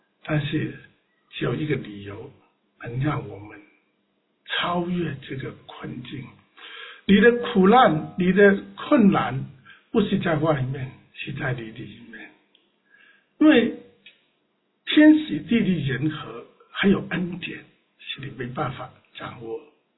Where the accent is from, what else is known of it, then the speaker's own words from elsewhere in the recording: Guangdong, China; 我们广东人讲门徒